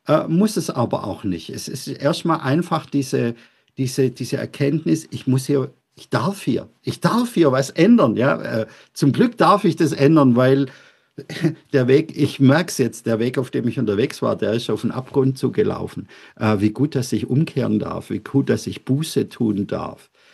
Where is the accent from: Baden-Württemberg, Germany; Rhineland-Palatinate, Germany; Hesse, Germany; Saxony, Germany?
Baden-Württemberg, Germany; Also im Schwäbisch, ich bin ja Schwabe, wir sagen, ha, jeder muss halt sein Kreuz tragen.